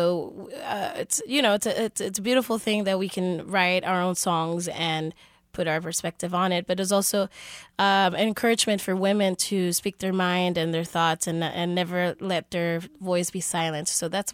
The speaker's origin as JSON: {"language": "English", "town": "San Juan", "country": "Puerto Rico", "tie": "born or raised there", "moved": "yes", "lives_now": "New York, United States", "said": "I was raised in San Juan, Puerto Rico, and I've been in New York for about 18 years, and I've been doing music since I've been there"}